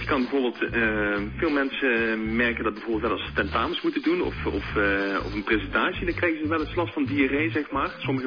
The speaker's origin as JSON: {"language": "Dutch", "region": "Limburg", "country": "Netherlands", "said": "Ik kom uit Limburg, dus."}